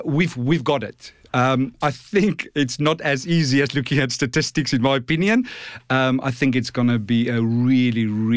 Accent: South Africa; So when you, as a South African, you know, coming into the whole new world of Rainbow Nation in South Africa in 1995, it was absolutely incredible for all of us.

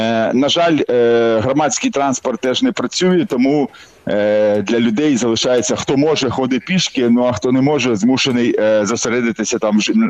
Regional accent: Sumy, Sumy Oblast, Ukraine; also born or lived in Kyiv; я народився в Києві, але там прожив тиждень. Мама здавала сесію, вийшла, що народився в Києві, але от, окрім того тижня, все життя прожив у Сумах.

